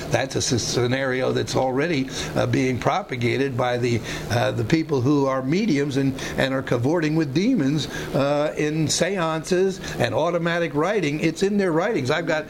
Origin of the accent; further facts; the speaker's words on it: United States; I'm just an American.